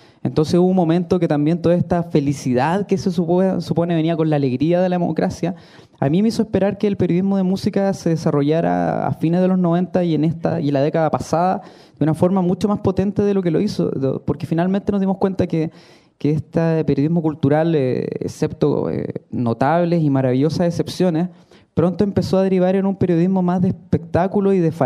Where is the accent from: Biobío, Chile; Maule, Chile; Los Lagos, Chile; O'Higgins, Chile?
Maule, Chile; Molina; yo crecí en Molina, que está cerca de Curicó, estudié en Curicó